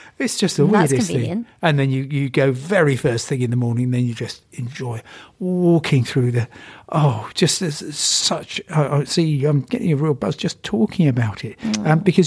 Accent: Crawley, South East England, United Kingdom; And I come from Crawley.

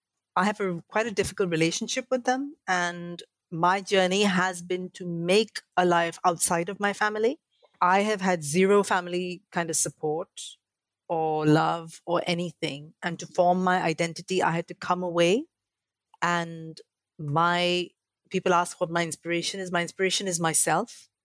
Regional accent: India; now in United Kingdom; my experiences growing up in India, coming to the UK, navigating these two cultures

